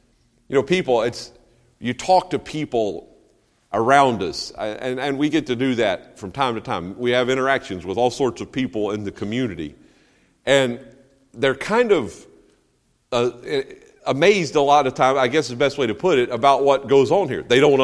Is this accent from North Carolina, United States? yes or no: yes; North Carolina, United States; I'm from North. Grew up in North Carolina. I never was north of Baltimore, Maryland until I was in college.